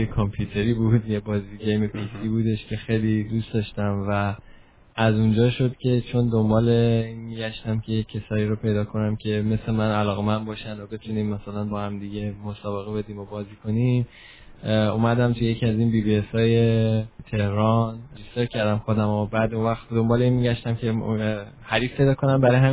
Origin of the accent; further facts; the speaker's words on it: Iran; now in Los Angeles, United States; تقریبا 29 سالمه و 4 ساله که از ایران اومدم و در لس آنجلس زندگی میکنم.